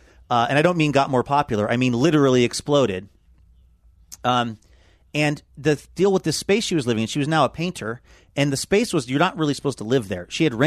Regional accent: Seattle, Washington, United States; And when I was a kid growing up in Seattle, it was a 3-bedroom house.

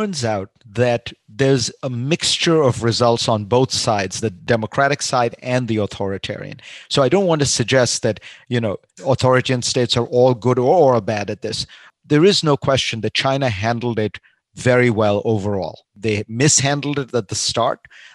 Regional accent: India; maybe it's because I grew up in India

